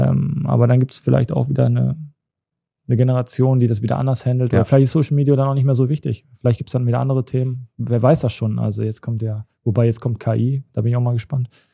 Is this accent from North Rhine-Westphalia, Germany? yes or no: yes; Cologne, North Rhine-Westphalia, Germany; Ich bin in Hohlweide geboren, also ich bin wirklich echte Kölsche Jung.